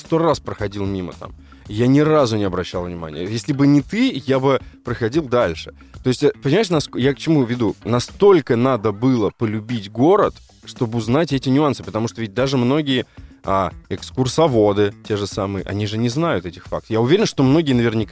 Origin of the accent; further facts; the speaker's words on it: Moscow, Russia; мы москвичи, вот ты правильно сказал